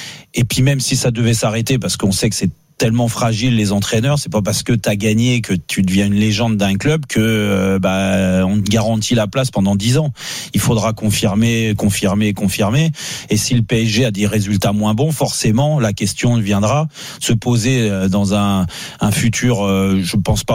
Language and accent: French; Paris, Île-de-France, France; moi, en tant que Parisien, ce qui me fait dire ça